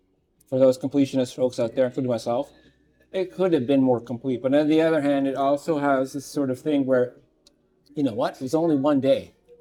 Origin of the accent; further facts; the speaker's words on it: Philippines; I am Filipino, not Chinese.